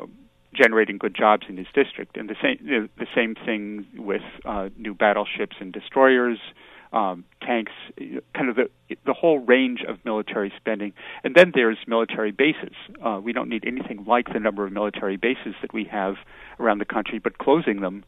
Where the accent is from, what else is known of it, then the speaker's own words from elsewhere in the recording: Massachusetts, United States; And to give you one example from my home state, Massachusetts.